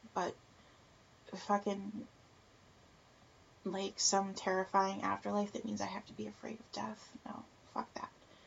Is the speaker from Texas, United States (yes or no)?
yes; Texas, United States; I really wanted to after the BP oil spill because I grew up on the Gulf Coast in Texas.